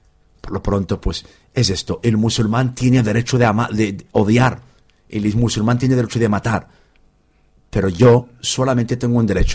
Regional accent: Algeria; Yo crecí en Argelia, nací en Argelia y me encontré musulmán. Pero un día luego decidí de seguir a Cristo.

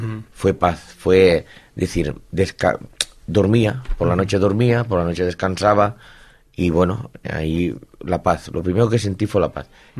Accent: Amposta, Catalonia, Spain; Yo soy de Amposta, soy de la ciudad del sur de Tarragona

